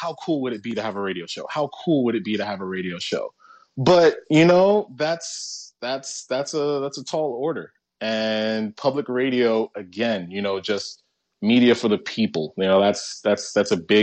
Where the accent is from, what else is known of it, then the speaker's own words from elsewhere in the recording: New York City, New York, United States; Again, I'm from New York City, the Bronx, ooh, ooh.